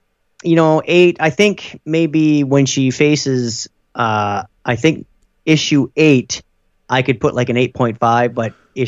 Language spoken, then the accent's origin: English; Canada; No, I'm Canadian.